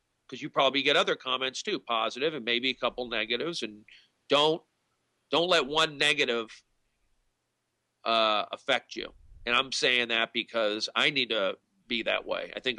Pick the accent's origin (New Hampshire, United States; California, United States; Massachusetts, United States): California, United States; Tarzana; also born or lived in Sacramento; I grew up in the San Fernando Valley. 818 area code, originally 213 area code. But I grew up there. Tarzana, Reseda, Southern California. And Sacramento, too, for a few years.